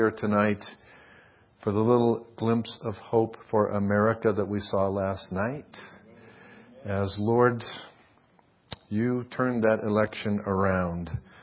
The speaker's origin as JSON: {"language": "English", "region": "Massachusetts", "country": "United States", "said": "It's like, I'm from Massachusetts, so I can take a shot at those folks, you know. They're pretty liberal back there."}